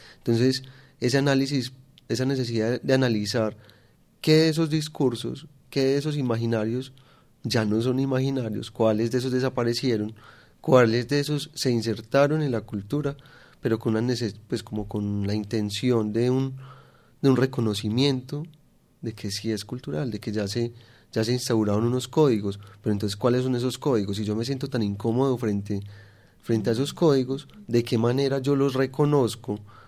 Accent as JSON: {"language": "Spanish", "country": "Colombia", "said": "usted cuando sale del país se le nombra como colombiano, trae coca"}